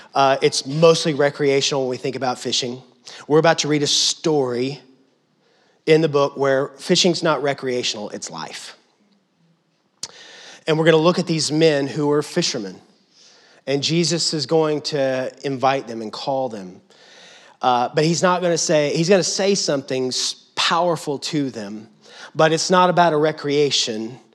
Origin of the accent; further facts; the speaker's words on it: Lubbock, Texas, United States; I grew up in West Texas. And there's no water out there. It's the desert. And I specifically grew up in a city called Lubbock.